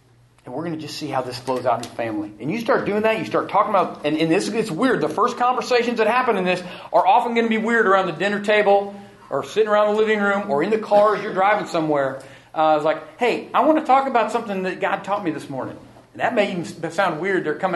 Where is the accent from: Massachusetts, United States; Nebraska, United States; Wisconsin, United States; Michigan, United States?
Nebraska, United States; Lincoln; born there; I was born in Lincoln. My parents both grew up in Nebraska.